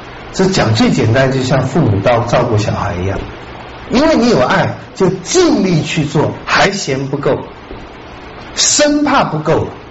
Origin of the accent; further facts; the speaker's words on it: Taiwan; 那是我们台湾人，那都是虚假的